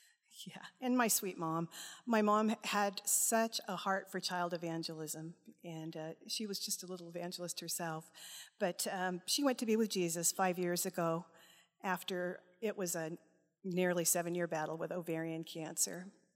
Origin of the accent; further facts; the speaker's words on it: California, United States; For starters, growing up in California, we did earthquake drills.